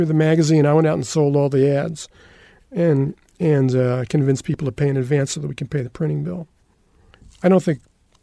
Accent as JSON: {"language": "English", "region": "New York", "country": "United States", "said": "Well, I came from Westchester County. It's one of the suburbs of New York City."}